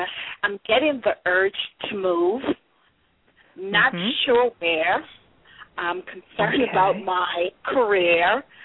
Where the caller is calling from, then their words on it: Washington, District of Columbia, United States; I am calling from the Washington, D.C. area.